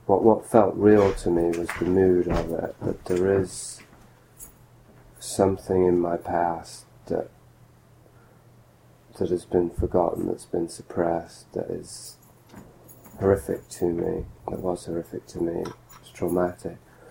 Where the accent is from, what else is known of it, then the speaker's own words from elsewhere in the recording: Yorkshire and the Humber, United Kingdom; because I grew up in Yorkshire